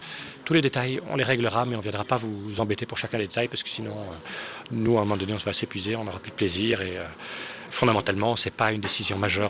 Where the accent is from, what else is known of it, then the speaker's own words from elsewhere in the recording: Brussels, Brussels-Capital Region, Belgium; On vient de Bruxelles.